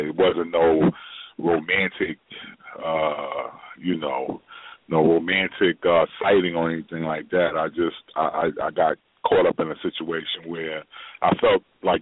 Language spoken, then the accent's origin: English; Seattle, Washington, United States; I'm from Seattle, Washington.